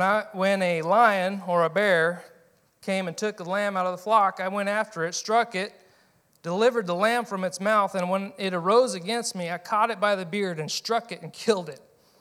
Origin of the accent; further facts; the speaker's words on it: Kodiak, Alaska, United States; So this has been home, born and raised in Kodiak, Alaska.